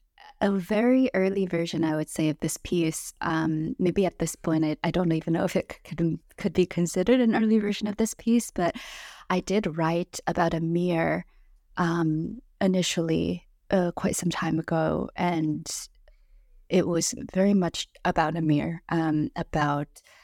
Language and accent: English; United States; I say we, I'm from America. I've grown up here, lived here my whole life